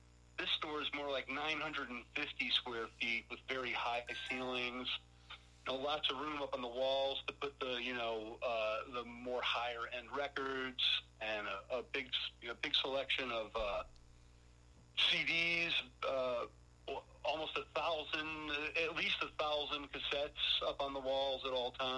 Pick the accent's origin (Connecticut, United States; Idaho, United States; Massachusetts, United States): Connecticut, United States; New Haven; My mom's bringing a contingent up from New Haven, Connecticut, my hometown, so that'll be nice.